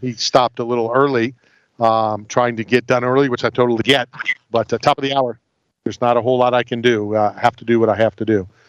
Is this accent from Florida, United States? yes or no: yes; Florida, United States; also born or lived in Philadelphia; So my co-host gives me crap because I was born in Philly